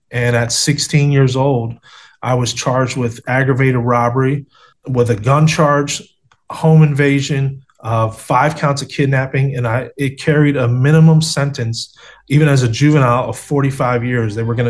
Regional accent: Cleveland, Ohio, United States; But, you know, the opposite when I grew up in Cleveland, you know, I was going to inner city schools.

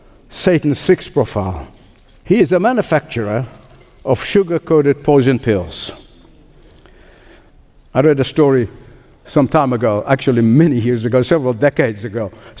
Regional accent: Egypt; drummed in my ear as a boy growing up in Egypt.

